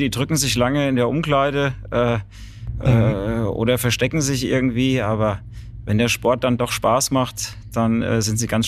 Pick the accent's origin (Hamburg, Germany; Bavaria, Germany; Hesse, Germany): Hesse, Germany; Wölfersheim; now in Münzenberg, Germany; Ich bin in Friedberg geboren, aufgewachsen in Wölversheim und wohnhaft jetzt in Münzenberg.